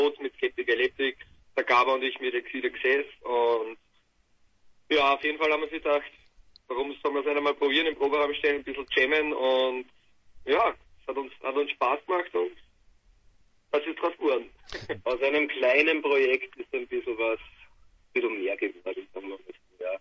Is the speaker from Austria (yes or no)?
yes; St. Pölten, Lower Austria, Austria; Wir kommen aus Niederösterreich, genau aus St. Pölten. Das ist die Hauptstadt von Niederösterreich, 60 Kilometer von Wien entfernt. Kennt wahrscheinlich keiner von euch da unten. Eine kleine Stadt, 50.000 Einwohner.